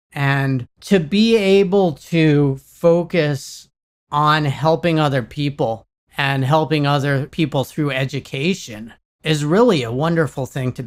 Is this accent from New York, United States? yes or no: yes; New York City, New York, United States; that brought me back to New York City, brought me back home. So it was a good reason to get back to my hometown.